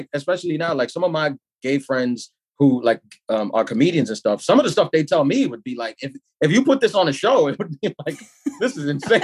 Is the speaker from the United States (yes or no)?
yes; Queens, New York, United States; I'm from Queens.